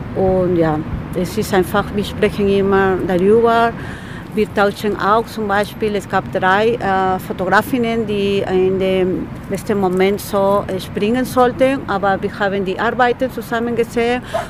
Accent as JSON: {"language": "German", "country": "Peru", "second_language": "German", "moved": "yes", "lives_now": "Tübingen, Germany", "said": "ich komme aus Peru, ich wohne schon fast 28 Jahre hier in Tübingen."}